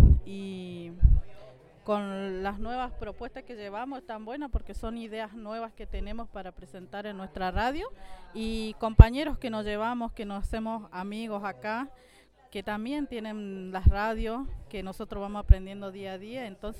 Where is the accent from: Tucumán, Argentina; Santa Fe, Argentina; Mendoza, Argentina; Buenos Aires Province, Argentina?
Santa Fe, Argentina; Rosario; soy de Rosario, de la FM 94.5.